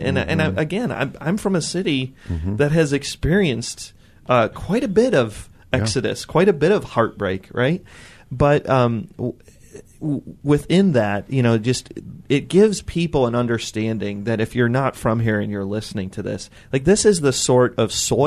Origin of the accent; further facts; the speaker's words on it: Cleveland, Ohio, United States; So I should preface this with, I'm from Cleveland.